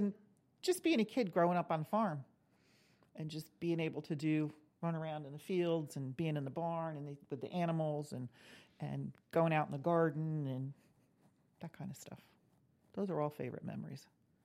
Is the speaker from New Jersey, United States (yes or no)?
no; Middletown, New York, United States; born there; I was working at the local telephone company where I was born in Middletown, New York.